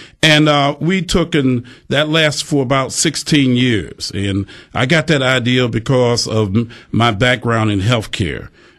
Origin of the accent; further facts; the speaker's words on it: Milwaukee, Wisconsin, United States; I was raised in Milwaukee. I went to grade school, high school here, and I'm a product of blue collar.